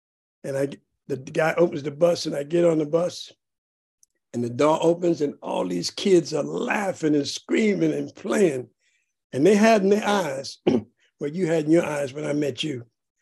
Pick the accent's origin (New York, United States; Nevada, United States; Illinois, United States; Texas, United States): New York, United States; I'm born and raised in Spanish Harlem in New York. And I come from a very, very poor Puerto Rican family.